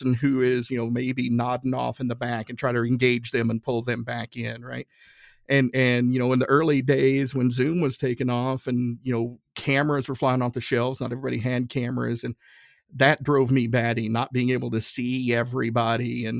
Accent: Tennessee, United States; I'm from Northeast Tennessee. I've never met a stranger in my life.

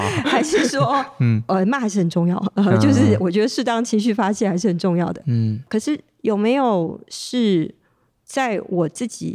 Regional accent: Taiwan; moved away as an adult; also born or lived in France; 其实是离开台湾、去了法国、然后才有一个余裕回头来看、我是台湾人吗、因为当初我们小时候是被教导要说我是堂堂正正的中国人，

